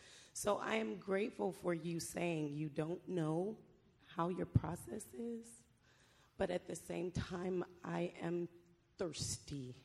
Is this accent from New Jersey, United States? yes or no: yes; New Brunswick, New Jersey, United States; I am 46 years old. I am from New Brunswick, New Jersey.